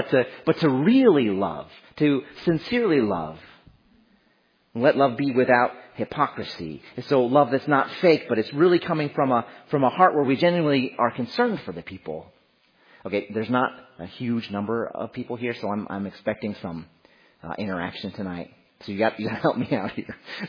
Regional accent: United States; they would turn on the TV to MTV because we're from America.

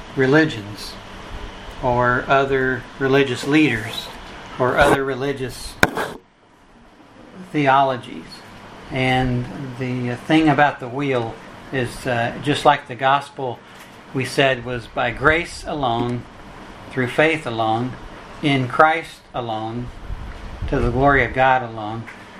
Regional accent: Oklahoma City, Oklahoma, United States; I'm from Oklahoma City. I'm a lay elder there.

